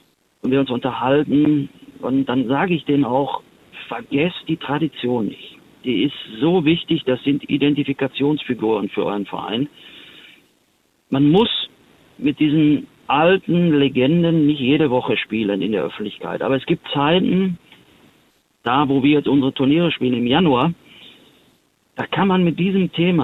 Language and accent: German; North Rhine-Westphalia, Germany; Ich bin ein Kind des Ruhrgebiets.